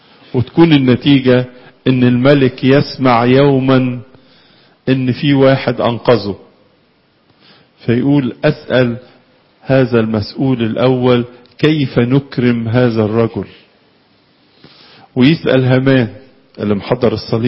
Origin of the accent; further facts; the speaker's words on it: Egypt; وكانت عندنا في مصر عادة الطار صقر